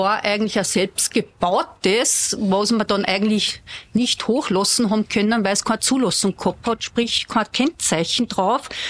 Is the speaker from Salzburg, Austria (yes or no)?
yes; Rauris, Salzburg, Austria; born there; Ich bin eine gebürtige Raurisserin, sprich Edelweißspitze.